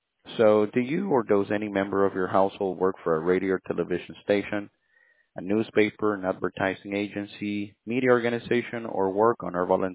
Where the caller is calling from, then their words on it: Florida, United States; From Florida. Like I said, we're about to close.